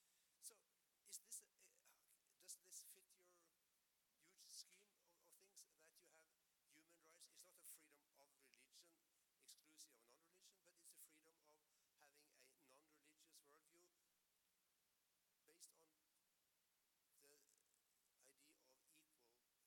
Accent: Norway; English is a second language; from Norway

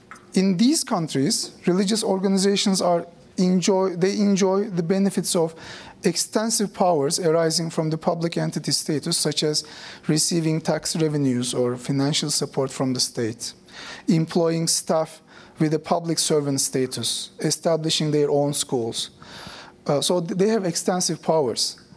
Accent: Turkey; So I come from Turkey.

